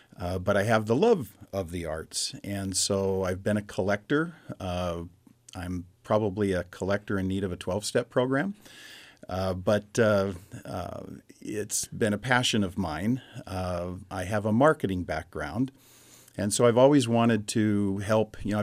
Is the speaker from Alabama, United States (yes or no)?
no; Spokane, Washington, United States; also born or lived in Eugene, United States; So I am about as close to a Spokane native as you can get. I was born in Eugene, Oregon, moved here when I was less than 2 years old, and I've been here ever since.